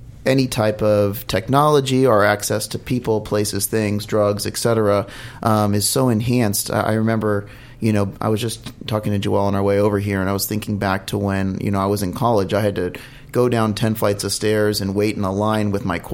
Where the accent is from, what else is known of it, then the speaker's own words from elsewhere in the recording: Long Beach, California, United States; Yeah, I'm a Long Beach born and raised here in California.